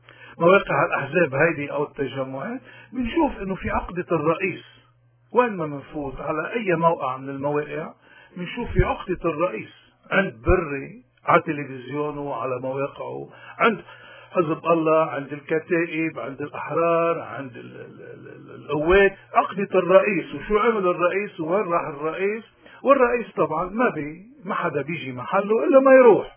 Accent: Lebanon; هلا كلبنانيين نحن مش مفروض دائما طبعا نخرج الغرب يعني 100% ونعمل مثله هذا واقع لبنان

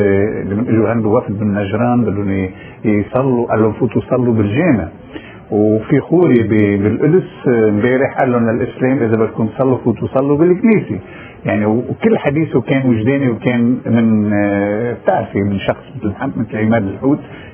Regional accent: Lebanon; نحن عندنا بلبنان أكثر من النص

